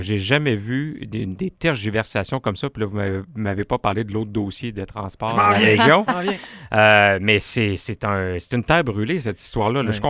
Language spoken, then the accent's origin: French; Lévis, Quebec, Canada; Moi, je viens de Lévis, je l'ai mentionné à plusieurs reprises.